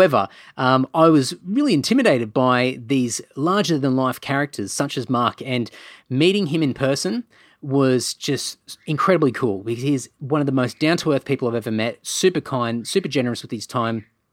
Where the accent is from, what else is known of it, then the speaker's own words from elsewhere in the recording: Queensland, Australia; growing up in Queensland and going to Brisbane Bullet games